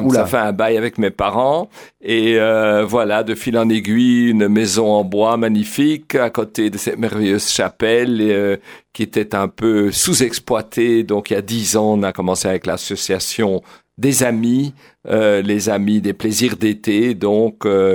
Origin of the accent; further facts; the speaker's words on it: Brussels, Brussels-Capital Region, Belgium; naturellement, que nous sommes bruxellois, nous habitons à Bruxelles.